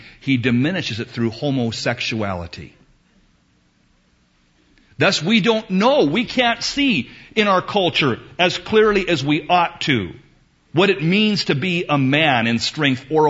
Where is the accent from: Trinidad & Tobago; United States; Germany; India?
United States; I apologize as an American.